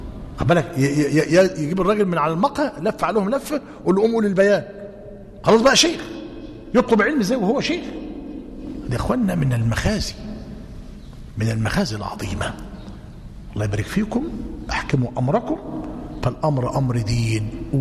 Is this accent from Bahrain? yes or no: yes; Bahrain; ما هو الانترنت ده انا بسميه عندنا في البحرين كده عزبه ملهاش رئيس